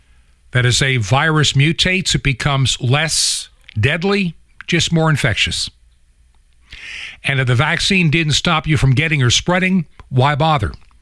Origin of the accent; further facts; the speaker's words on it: New York, United States; born there; I was born in New York State when it was considered the Empire State.